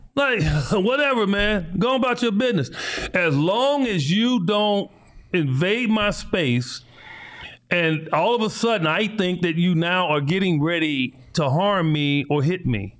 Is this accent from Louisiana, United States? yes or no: no; Chicago, Illinois, United States; Man, do you know I grew up in Chicago? I was worried about dudes walking around with guns.